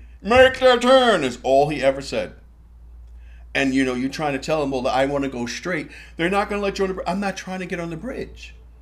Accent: Harlem, New York, United States; I'm from Harlem, man.

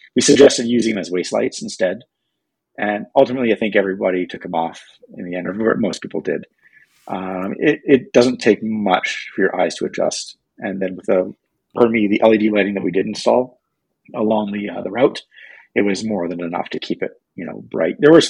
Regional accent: Alberta, Canada; I grew up in Southern Alberta, but a little farther north than here.

